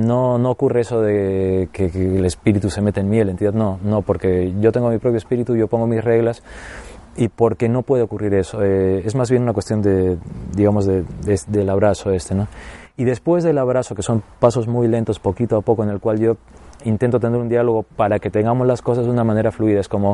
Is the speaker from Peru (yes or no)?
yes; Peru; moved away; cuando yo vine de Perú